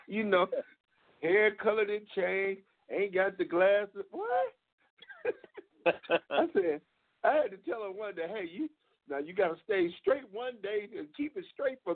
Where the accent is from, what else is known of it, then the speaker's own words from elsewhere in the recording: Ohio, United States; Nah, I know Ohio got flavor to me. I'm from Ohio too.